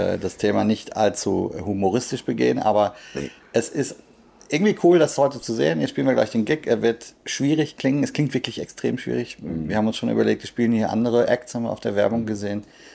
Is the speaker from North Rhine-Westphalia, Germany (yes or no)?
yes; North Rhine-Westphalia, Germany; Nee, nicht in der Eifel, im Sauerland.